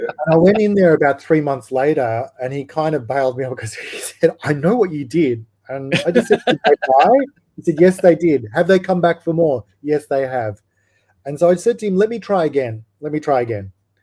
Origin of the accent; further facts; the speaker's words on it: Australia; well, I'm Australian, I make great whiskey, it's craft, it's got lots of awards